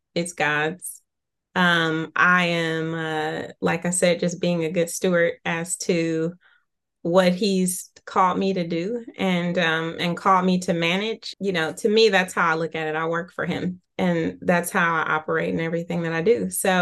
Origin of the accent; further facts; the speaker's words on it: California, United States; now in Nashville, United States; Well, I grew up in Northern California, came to Nashville almost 18 years ago.